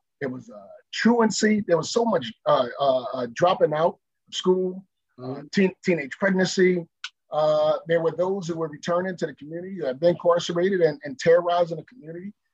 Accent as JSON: {"language": "English", "town": "Philadelphia", "region": "Pennsylvania", "country": "United States", "said": "You know, so folks know I'm from North. So they wanted to know, like, are we going from Montgomery County to North Philly?"}